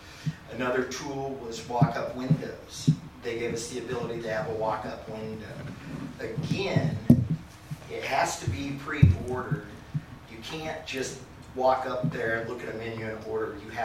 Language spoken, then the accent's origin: English; Myrtle Creek, Oregon, United States; my brother and I, the owner of Barn, we're from Douglas County, we're born and raised in Myrtle Creek.